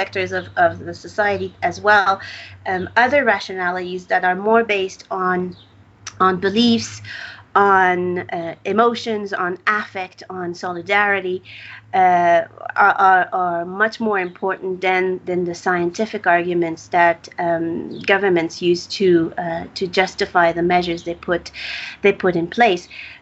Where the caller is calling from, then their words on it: Mexico City, Mexico; So I'm speaking here from Mexico City